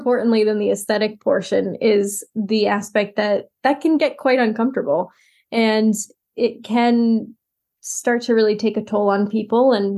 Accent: Boston, Massachusetts, United States; I grew up in Boston, so we had like WGBH and everything.

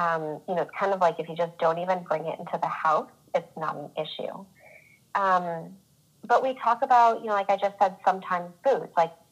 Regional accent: New England, United States; now in California, United States; I'm originally from New England, and I live in California with my almost 5-year-old son.

